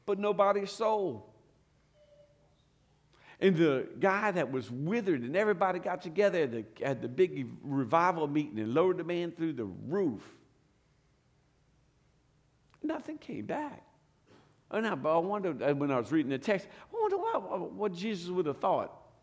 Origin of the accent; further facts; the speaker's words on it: Louisiana, United States; I'm from Louisiana, I can't say it.